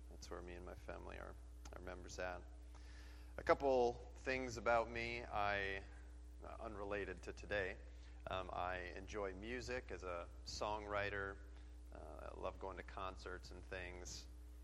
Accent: Minnesota, United States; also born or lived in Wisconsin; I'm from Minnesota, born and raised here. I lived for a little while in Tennessee, pursuing music and some dreams down there. It was short-lived. I moved back to Minnesota, and then I moved out to Wisconsin, where I lived for about 7 years.

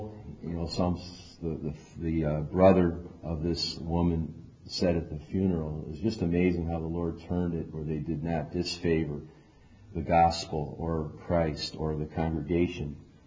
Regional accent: Syracuse, New York, United States; I was raised in Syracuse, New York, as a Roman Catholic.

